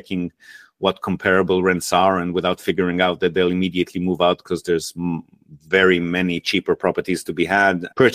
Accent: Australia; now in Japan; I came from Australia

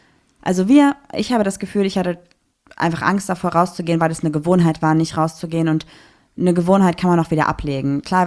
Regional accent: Düsseldorf, North Rhine-Westphalia, Germany; Ich mag Köln auch sehr gerne, auch als Düsseldorferin.

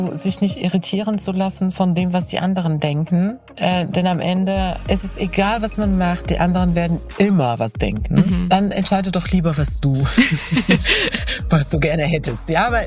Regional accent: Morocco; Ich bin ja in Marokko geboren und aufgewachsen

